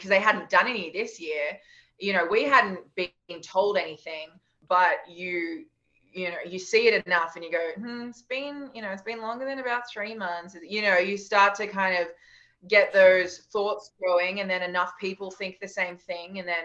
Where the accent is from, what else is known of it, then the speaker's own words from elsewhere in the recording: Australia; okay, we're Australian and we're tall and we have black hair